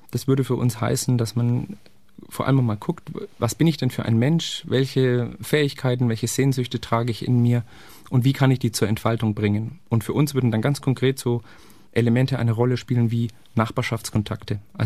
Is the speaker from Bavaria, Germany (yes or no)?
yes; Bavaria, Germany; Ich komme aus dem Fränkischen, da feiert man anders